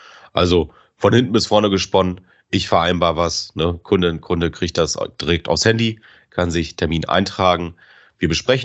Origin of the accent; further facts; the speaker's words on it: Bremen, Germany; ich komme ja aus Bremen